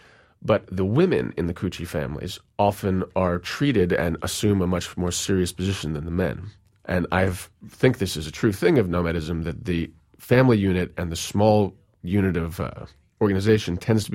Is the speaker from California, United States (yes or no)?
no; New York City, New York, United States; It's hard to imagine growing up in New York City that you would want to spend more than a month moving across the tundra with reindeer.